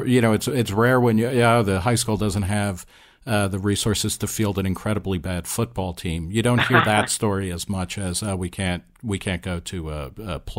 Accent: New Jersey, United States; when I grew up in New Jersey, and I actually went to Catholic school.

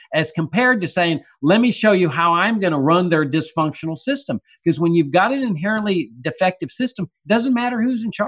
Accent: Laredo, Texas, United States; When I was growing up in Laredo, before Medicare and Medicaid, healthcare costs were like going to the grocery store.

